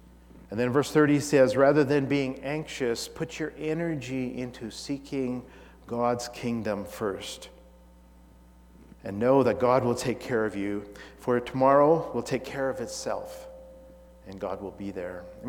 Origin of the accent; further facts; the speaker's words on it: India; I grew up in India